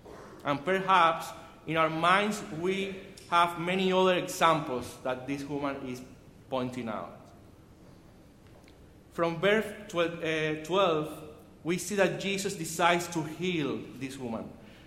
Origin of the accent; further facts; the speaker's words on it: Cuba; first language Spanish; English is a second language; You know, I'm Cuban. My first language is Spanish. You know, the accent is.